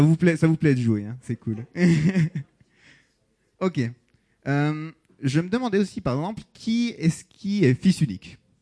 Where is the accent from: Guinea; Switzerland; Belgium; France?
Switzerland; La Chaux-de-Fonds, Neuchâtel; born there; Moi, je suis né à la Chaux-de-Fonds. Donc, voilà, je suis né par ici.